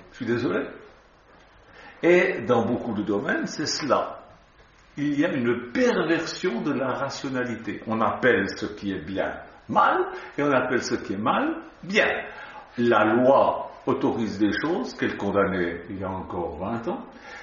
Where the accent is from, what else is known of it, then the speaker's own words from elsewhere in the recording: Switzerland; Chez nous, en Suisse, on a beaucoup de dénominations chrétiennes.